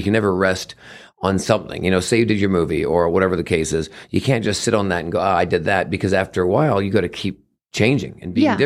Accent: Vancouver, British Columbia, Canada; now in United States; I'm from Vancouver, Canada originally, so I'm Canadian. I've been in the States now about 35 years

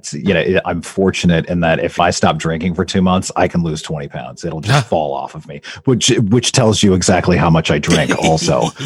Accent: Everett, Washington, United States; also born or lived in Colorado / Yakima; I moved here when I was very, very young from Colorado, but I was like really young. And then I grew up in Everett and I lived there until I was 13. And then my family moved to Eastern Washington and I was there until I was 18.

